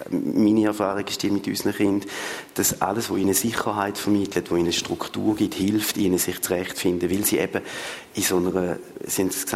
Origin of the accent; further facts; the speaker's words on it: Thurgau, Switzerland; accent: Thurgau dialect; da werde ich sehr häufig angesprochen auf meinen Dialekt. Wird mir auch zu verstehen geben, dass jetzt der Thurgauer Dialekt jetzt nicht gerade der allerbeliebteste Dialekt ist bei den Bernerinnen und Berner.